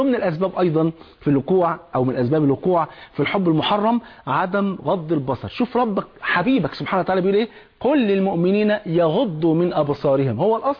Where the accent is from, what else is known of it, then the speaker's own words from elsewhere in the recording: Egypt; وانت عارف الفول عندنا في مصر فرض عين.